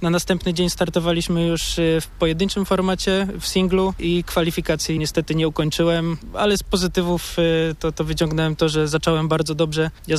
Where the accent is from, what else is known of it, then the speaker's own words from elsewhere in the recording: Poznań, Greater Poland Voivodeship, Poland; now in Podhale, Poland; Jestem oczywiście dumnym poznaniakiem